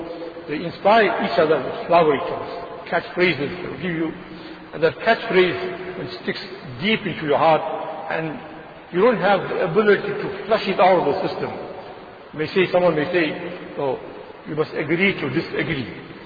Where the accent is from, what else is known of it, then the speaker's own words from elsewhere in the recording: South Africa; I've got a right because I'm a South African citizen.